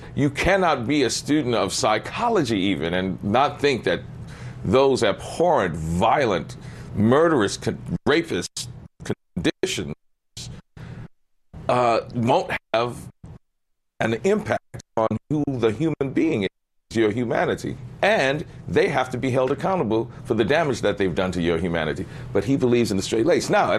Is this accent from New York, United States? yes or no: no; Pinpoint, Georgia, United States; I'm from Pinpoint, Georgia. I'm this poor